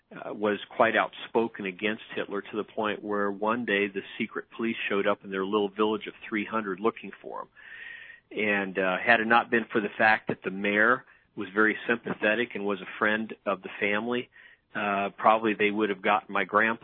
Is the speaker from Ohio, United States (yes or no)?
yes; Ohio, United States; And so growing up in Ohio, you know, I heard these the stories of what they went through